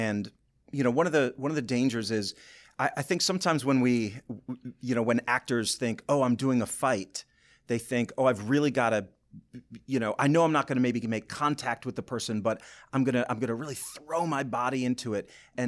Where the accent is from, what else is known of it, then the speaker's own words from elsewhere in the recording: Boyne City, Michigan, United States; Because I'm from Boyne City originally.